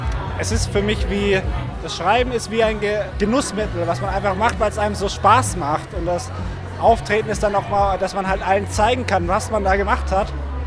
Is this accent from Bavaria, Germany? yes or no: yes; Würzburg, Bavaria, Germany; Ich werde, solange ich halt noch zur Schule gehe, vielleicht auch dann noch studiere, halt sehr in meiner Heimatstadt Würzburg bleiben